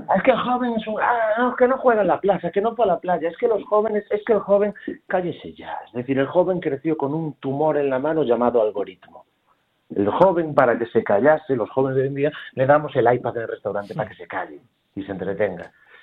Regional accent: Galicia, Spain; also born or lived in Madrid; He de volver a Galicia cuando sea, porque soy exactamente eso, ¿no? A mucha honra. Yo soy de aldea a mucha honra, a mucha honra.

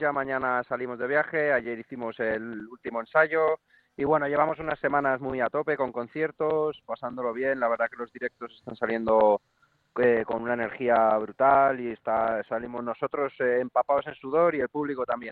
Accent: Madrid, Community of Madrid, Spain; volviendo a Madrid, que nosotros somos de Madrid

